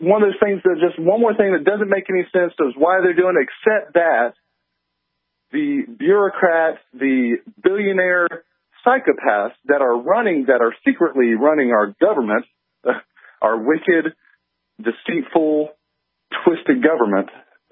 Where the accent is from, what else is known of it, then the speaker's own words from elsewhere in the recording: West Virginia, United States; you know I'm from West Virginia, so we've been aware of this attack on coal for a while now.